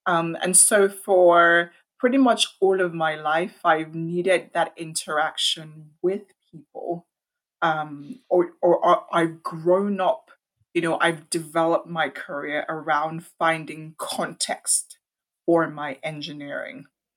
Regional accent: Ibadan, Oyo, Nigeria; born there; Yeah, so I was born in Nigeria in a town stroke city called Ibadan.

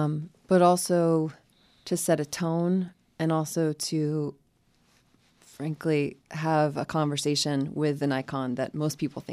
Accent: Tucker, Georgia, United States; Yeah, Tucker, Georgia, just outside of Atlanta, about 20 minutes.

